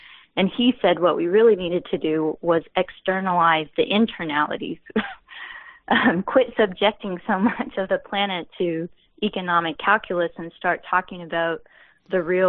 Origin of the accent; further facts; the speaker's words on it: Oklahoma, United States; They're in, I'm actually from Oklahoma. You can still see signs where they put in shelter belts of trees and things like that.